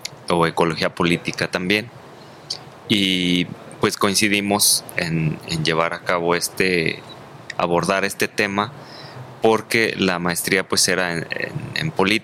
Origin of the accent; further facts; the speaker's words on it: Zapotlán del Rey, Jalisco, Mexico; also born or lived in Guadalajara; en la comunidad donde yo crecí, nací aquí en Guadalajara, pero siempre vivimos en Zapotlán del Rey, que es de donde se oriundó mi padre. Entonces allí tienes tu casa. De pequeño fui a la escuela allí